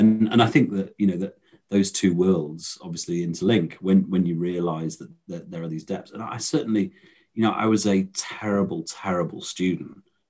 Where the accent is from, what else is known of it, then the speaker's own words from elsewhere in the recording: Stafford, West Midlands, United Kingdom; I grew up in the Midlands. I was born in Stafford, a little village, well, city in the city. I think it's a town in the Midlands. And we moved a little bit around there.